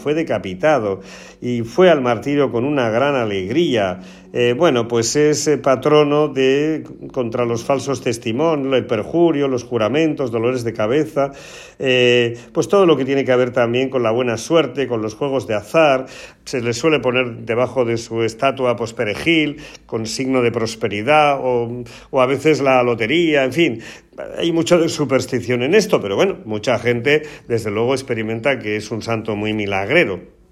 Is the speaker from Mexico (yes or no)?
no; Porcuna, Andalusia, Spain; hoy es la gran romería, la gran fiesta de la Virgen de Alarilla en mi pueblo de Porcuna.